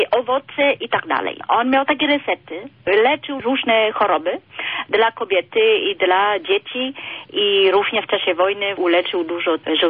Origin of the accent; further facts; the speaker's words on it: Vietnam; Urodziłam się w takiej miejscowości i spokojnej i zanim wojna wybuchła.